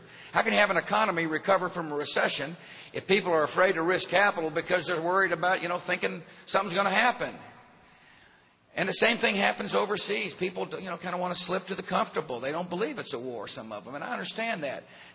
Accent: Texas, United States; When I was growing up in West Texas, oceans protected us.

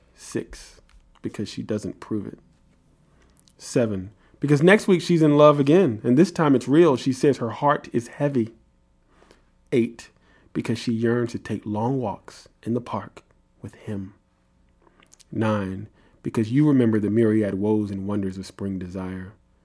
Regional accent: New York City, New York, United States; born there; No, I was born in New York City.

